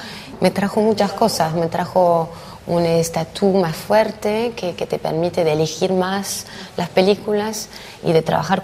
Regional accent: Argentina; now in France; soy más francesa que argentina, estoy acá hace 38 años, pero me encanta ir allá, mi familia, todo.

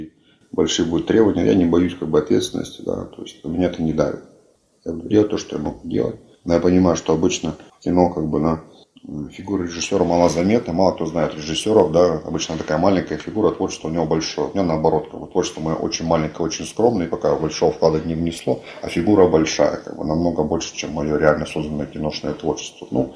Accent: Ukraine; что я украинец, как бы, да, за своих

